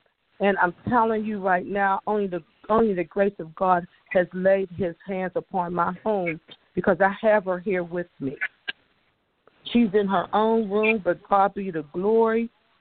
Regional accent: Atlanta, Georgia, United States; from Dallas. I'm from Atlanta, Georgia.

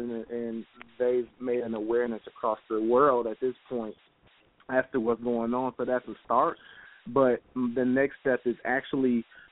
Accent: Flint, Michigan, United States; also born or lived in Detroit; Yeah, I'm actually born and raised in Flint, Michigan. I lived there, you know, all my life up until I went to college, and then, you know, I was back and forth between Detroit and Flint after I got out of school.

